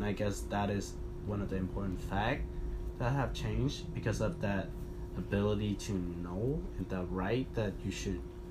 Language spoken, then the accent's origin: English; Vietnam; English is a second language; I need to clarify myself that I am from Vietnam and I am Vietnamese.